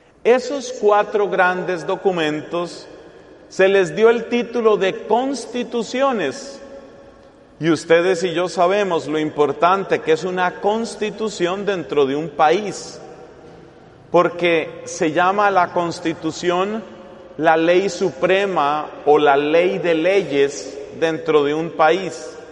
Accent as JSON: {"language": "Spanish", "country": "Colombia", "said": "en mi país, Colombia"}